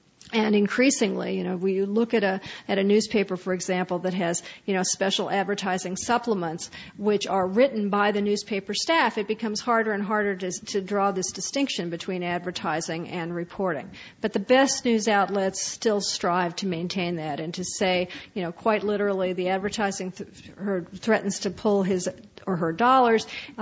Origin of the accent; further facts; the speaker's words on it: Indianapolis, Indiana, United States; and the paper in the town I grew up in Indianapolis, Indiana